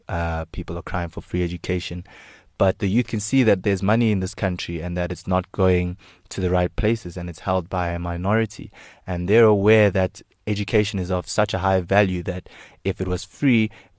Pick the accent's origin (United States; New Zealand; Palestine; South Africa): South Africa; As a South African stand-up comedian myself, I aspire to the achievements that he has achieved over time.